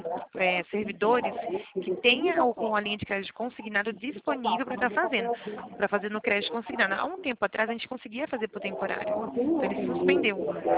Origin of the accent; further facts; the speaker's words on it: Rio de Janeiro, Brazil; born there; now in Araras, Brazil; Aqui eu não sou nascida aqui, nasci no Rio de Janeiro. Eu moro aqui já tem 12 anos.